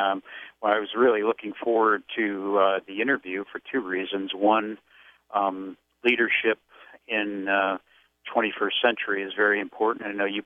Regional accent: Chicago, Illinois, United States; I grew up in Chicago. I was born in 1955. I am a baby boomer.

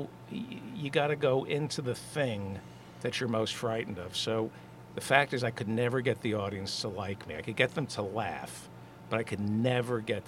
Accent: Brooklyn, New York, United States; born there; I'm born in Brooklyn.

